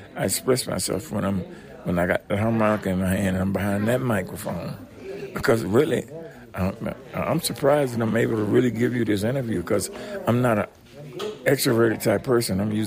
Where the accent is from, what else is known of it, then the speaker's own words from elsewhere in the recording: Florida, United States; now in Birmingham, United States; I'm actually from Florida.